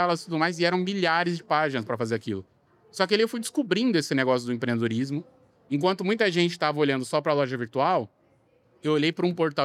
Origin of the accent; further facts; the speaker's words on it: Northeast Region, Brazil; now in São Paulo, Brazil; como eu sou nordestino, vim da periferia de São Paulo